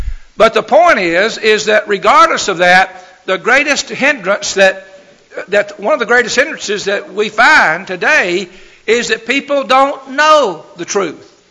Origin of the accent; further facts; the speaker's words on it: Chattanooga, Tennessee, United States; I said, "Well, I grew up in Huffman Baptist Church, and Huffman Baptist Church actually started Ridgecrest." So he's a lot younger than me, but basically it was the same path. We had gone to the same churches there in Chattanooga.